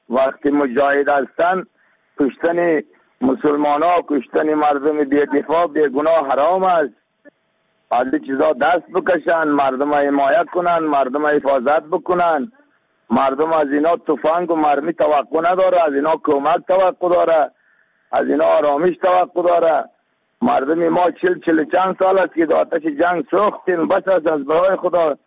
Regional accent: Afghanistan; ما شما مسلمان هستیم، ما شما افغان هستیم،

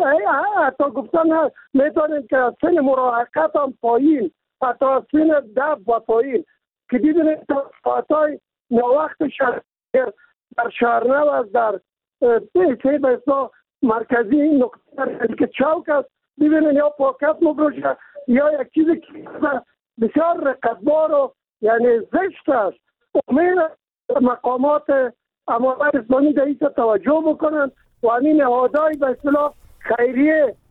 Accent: Kabul, Afghanistan; چون من خودم از کابل هستم

